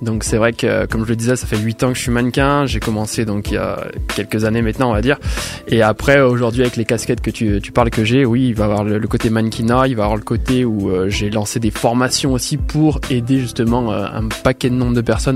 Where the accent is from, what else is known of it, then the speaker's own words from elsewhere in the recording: Saint-Étienne, Auvergne-Rhône-Alpes, France; je viens pas du tout de Paris, etc. Je suis vraiment j'ai été dans la Saint-Étienne, en fait, de la banlieue de Saint-Étienne